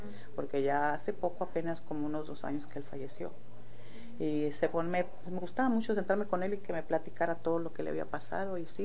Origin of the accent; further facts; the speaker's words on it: Tamazula, Jalisco, Mexico; also born or lived in Tala; Es un pueblito azucarero. Es como un ingenio, sí. Pero yo nací en Tala, Jalisco, pero creo de recién nacida me llevaron para Tamazula, Jalisco, que es, uh-huh, está ahí pegado. Y casi toda mi niñez me la pasé en Tamazula, Jalisco, pero nací en Tala.